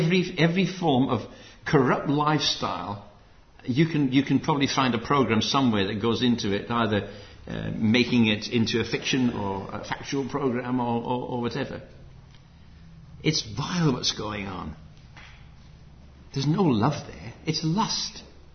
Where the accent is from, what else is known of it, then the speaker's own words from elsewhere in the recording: Zimbabwe; I know when I was a kid growing up in Rhodesia, we had the radio.